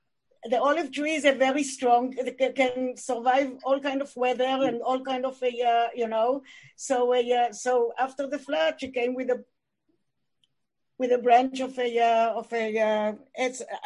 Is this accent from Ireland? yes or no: no; Israel; I was a bird watcher in Israel, and I am from Israel.